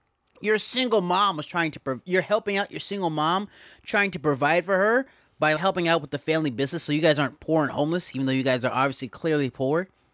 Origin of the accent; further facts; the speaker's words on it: the South, United States; maybe it's because we're from the South.